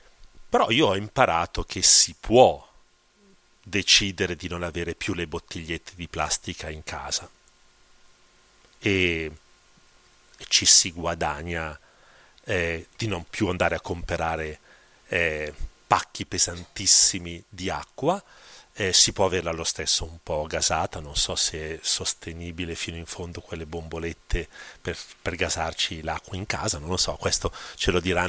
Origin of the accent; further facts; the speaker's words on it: Cremona, Lombardy, Italy; Perché io vengo da Cremona, per cui quell'aratro per me invece era il paesaggio normale. Io ho abitato fino a quando prima di entrare in seminario, 19 anni, in Cascina, e andavo a lavorare nei campi